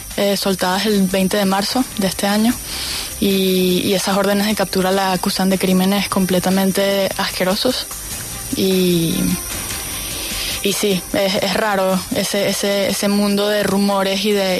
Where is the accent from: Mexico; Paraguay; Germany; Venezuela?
Venezuela; Es nuestro deber como venezolanos defender nuestro voto